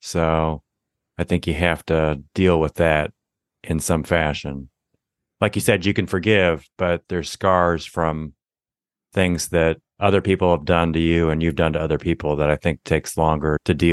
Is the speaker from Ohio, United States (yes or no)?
yes; Ohio, United States; We talked offline about how I grew up in Northeast Ohio, so I'm familiar with the area.